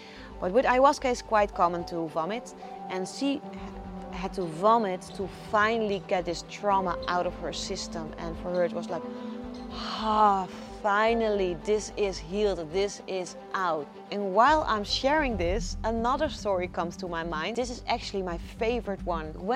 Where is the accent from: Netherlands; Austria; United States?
Netherlands; I grew up in the Netherlands, not in the jungle